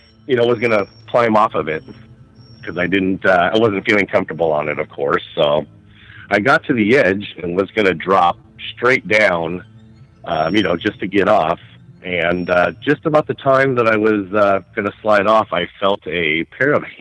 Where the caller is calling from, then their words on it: Washington, United States; from Washington State.